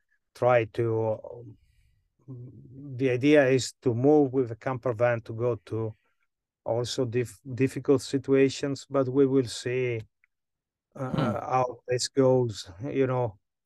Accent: Nairobi, Kenya; I mean, I come from Nairobi.

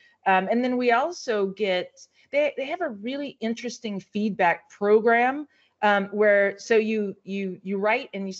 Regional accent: Louisiana, United States; So the Cajuns, we are a culture of people in Southwest Louisiana.

